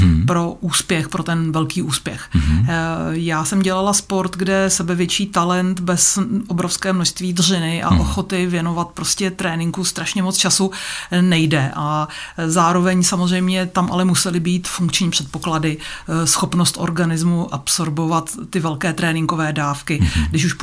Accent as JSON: {"language": "Czech", "town": "Písek", "region": "South Bohemian Region", "country": "Czechia", "tie": "born or raised there", "said": "Já jsem vyrůstala v Písku v zimě na sjezdovkách. Dojížděli jsme teda s rodičema a s oddílem na Šumavu"}